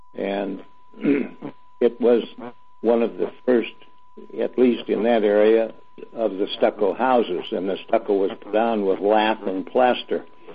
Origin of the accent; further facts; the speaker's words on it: Marcus, Iowa, United States; born there; I was born in Iowa, Cherokee County, about 3 miles northwest of a little town of Marcus, M-A-R-C-U-S.